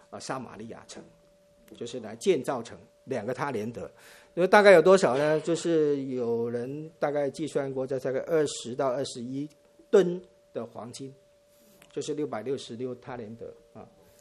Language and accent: Chinese; Hong Kong; 因为我是香港人的，所以我比较留意香港的新闻。